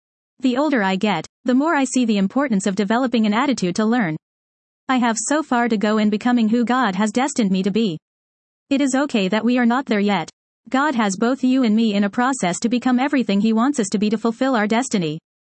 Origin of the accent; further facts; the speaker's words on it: Michigan, United States; moved away as an adult; When I graduated high school and went to college, I moved from Michigan to North Carolina.